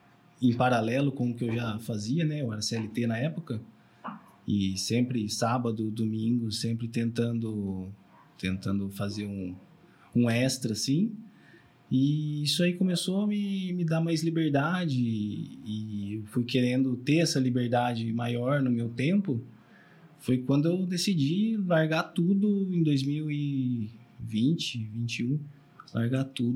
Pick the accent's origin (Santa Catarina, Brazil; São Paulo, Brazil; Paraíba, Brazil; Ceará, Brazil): São Paulo, Brazil; Mogi Guaçu; Mogi Guaçu, os dois.